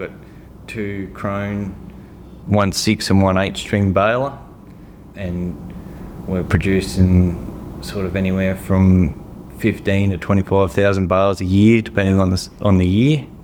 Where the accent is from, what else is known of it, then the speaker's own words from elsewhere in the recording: Goulburn, New South Wales, Australia; Originally, I'm from Goulburn, and it's quite a cold state, or a cold, what is it? A cold area, isn't it?